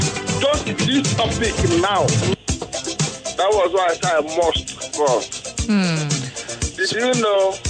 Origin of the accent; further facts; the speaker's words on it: Abia, Nigeria; Yes. I'm from Abia State.